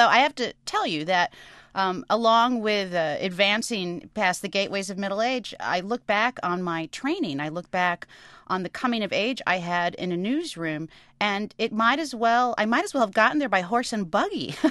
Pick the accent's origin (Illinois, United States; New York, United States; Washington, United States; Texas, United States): Illinois, United States; Moline; of my hometown, Moline, Illinois, farm implement capital of the world.